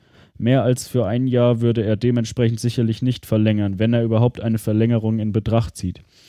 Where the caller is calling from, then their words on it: Leverkusen, North Rhine-Westphalia, Germany; Ich komme aus Leverkusen